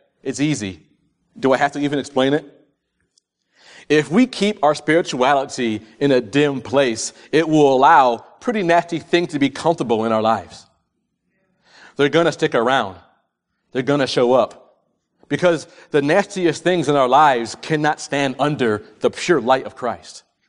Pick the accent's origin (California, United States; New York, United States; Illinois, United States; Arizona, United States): New York, United States; I'm a Yankee. I'm from New York.